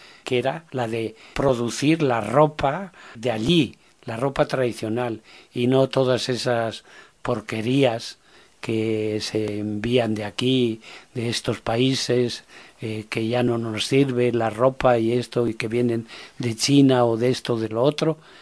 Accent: Spain; dado que soy español, he nacido aquí

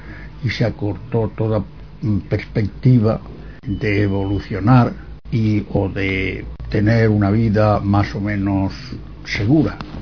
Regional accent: Yecla, Region of Murcia, Spain; Nací en Yecla, de la provincia de Murcia, hace 80 años. Cuando era un adolescente y residía en mi pueblo

